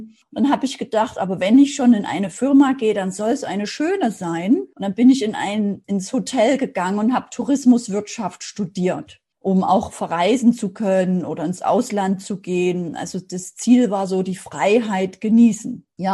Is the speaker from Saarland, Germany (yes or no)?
no; Dresden, Saxony, Germany; Ich bin ja in Dresden aufgewachsen.